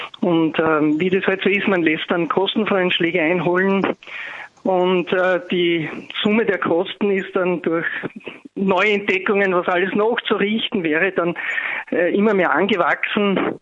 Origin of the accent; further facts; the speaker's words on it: Mitterbach, Lower Austria, Austria; ich bin aus Niederösterreich, ursprünglich eigentlich aus dem Mariezählerland und ganz genau gesagt aus Mitterbach.